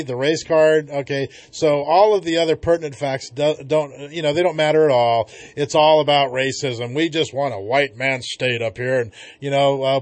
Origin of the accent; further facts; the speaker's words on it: California, United States; also born or lived in Yreka; Well, I was born in Yreka. I am a native California. I was raised on the Klamath River and in the state of California all over, north and south.